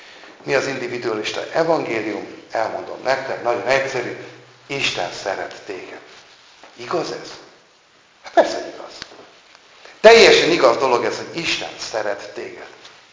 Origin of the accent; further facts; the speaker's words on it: Hungary; Tehát én is magyar vagyok, akik ez meg, az is magyar, nem?